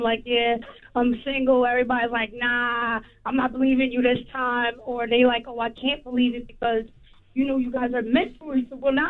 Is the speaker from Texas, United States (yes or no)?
no; New Jersey, United States; You know what I'm from Jersey.